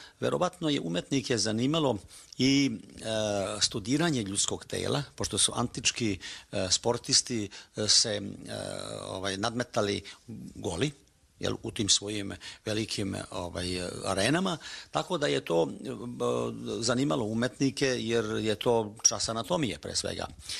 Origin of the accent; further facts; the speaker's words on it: Belotić, Mačva District, Serbia; Kod nas u Mačvi je jako razvijena ta kultura bostana.